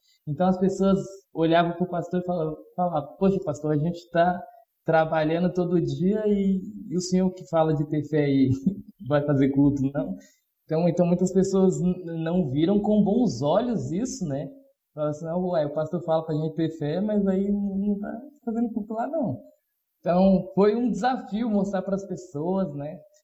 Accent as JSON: {"language": "Portuguese", "region": "Espírito Santo", "country": "Brazil", "tie": "born or raised there", "lives_now": "Novo Progresso, Brazil", "said": "aqui do interior do Pará, Novo Progresso. Sou natural do Espírito Santo"}